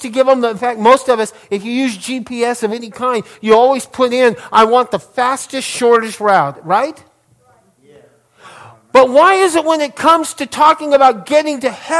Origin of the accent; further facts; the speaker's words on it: New Mexico, United States; go to Tome, New Mexico. It's down close to my hometown.